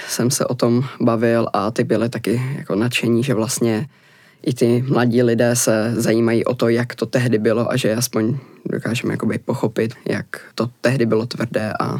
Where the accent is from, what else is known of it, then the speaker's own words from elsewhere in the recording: Šlapanice, South Moravian Region, Czechia; Já vlastně pocházím také ze Šlapanic